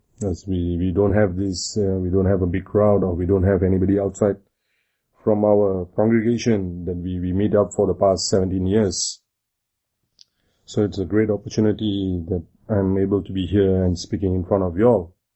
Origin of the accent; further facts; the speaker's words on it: Malaysia; I'm from Malaysia.